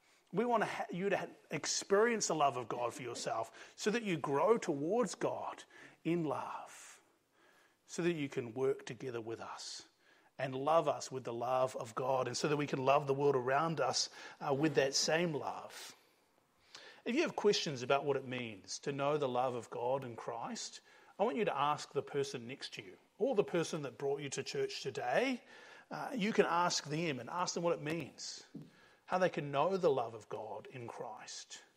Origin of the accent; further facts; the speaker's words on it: New Zealand; What's been amazing to me as a New Zealander